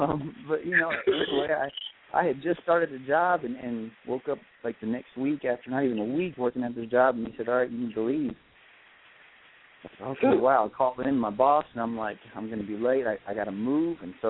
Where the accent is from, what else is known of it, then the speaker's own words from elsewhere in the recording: Virginia, United States; You know, I grew up on the East Coast, originally from Virginia, and I was, involved in just a small town kind of atmosphere